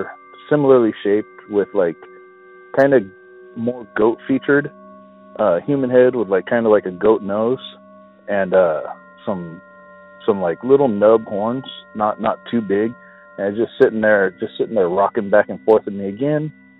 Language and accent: English; Lakewood, California, United States; I'm one of 3 brothers. who are calling about the stories we have regarding the house we grew up in Lakewood, California.